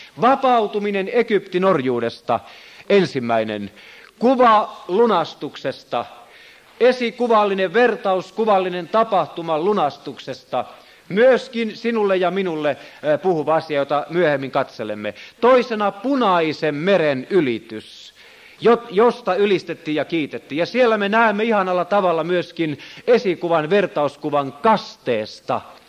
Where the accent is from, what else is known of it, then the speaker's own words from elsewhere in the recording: Ostrobothnia, Finland; now in Turku, Finland; Minä olen syntyisin pohjalainen, vaikka olen asunut melkein 20 vuotta Turussa, ja kasvanut lapsuuteni ja nuoruuteni hartaassa uskonnollisessa körttiläisessä miljöössä.